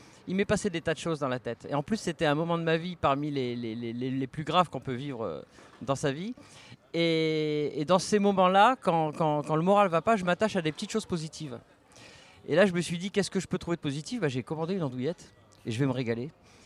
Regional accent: France; now in Geneva, Switzerland; Alors, je suis française, mais je vis à Genève depuis pas mal d'années.

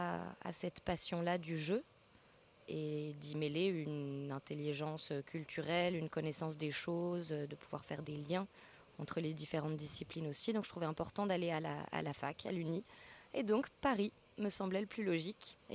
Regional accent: Geneva, Switzerland; venue de Suisse, franco-suisse, mais j'ai grandi à Genève pendant 20 ans, dans une famille plutôt de musiciens.

